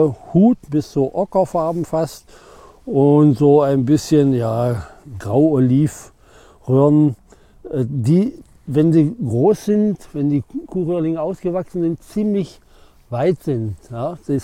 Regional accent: Germany; now in Brandenburg, Germany; in meiner alten Heimat im Harzvorland.

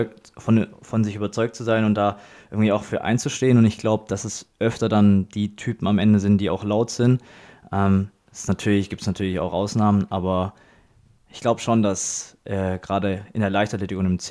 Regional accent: Baden-Württemberg, Germany; born there; now in Ulm, Germany; ich bin 27 Jahre alt, werde bald 28. Ich wohne in Ulm, bin aber gebürtig aus der Stuttgarter Ecke, aus einem kleinen Dorf vom Land

